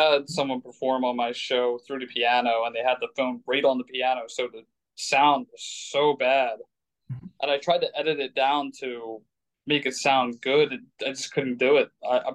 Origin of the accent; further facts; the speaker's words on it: Colorado, United States; now in Chester County, United States; I grew up in Colorado my whole life, and now I live out in the Chester County area.